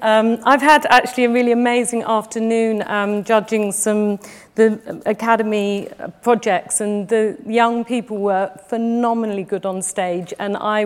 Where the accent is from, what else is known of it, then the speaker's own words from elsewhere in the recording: London, United Kingdom; I'm London-born, London-bred. I come from Holloway in North London, and until I die and then I'm dead.